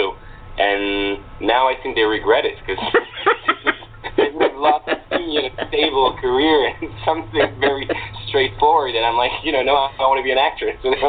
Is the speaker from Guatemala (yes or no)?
no; Morocco; also born or lived in Switzerland / New York, United States; I was born in Switzerland, so in Europe, and brought to Morocco because my mother is French Moroccan and my dad is British Czech.